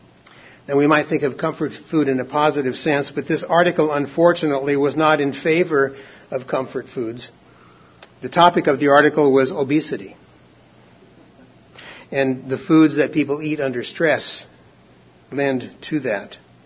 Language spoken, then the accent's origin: English; Portland, Oregon, United States; When we were growing up in Oregon, my brothers and I would look forward to those snow days when we didn't have school.